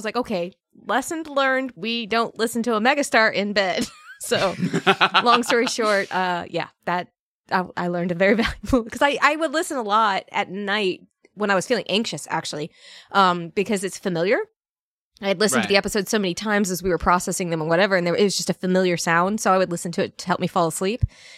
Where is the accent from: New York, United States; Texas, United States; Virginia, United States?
Virginia, United States; I grew up in Northern Virginia. Very bougie Northern Virginia town. And had to get the fuck out of that town.